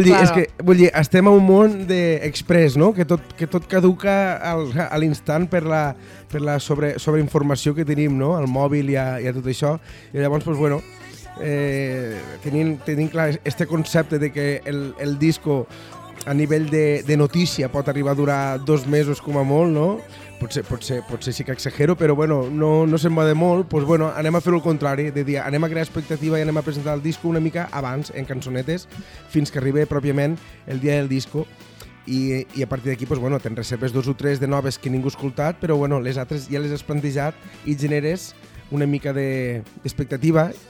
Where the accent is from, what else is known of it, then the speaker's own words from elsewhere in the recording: Catalonia, Spain; jo sóc un romàntic de les Terres de l'Ebre, és la meva frase lema, saps? I ho diré sempre. Vull dir, jo sóc d'aquí, de les Terres, vaig viure fora un temps quan estudiava, però sempre amb les ganes i l'il·lusió de tornar a casa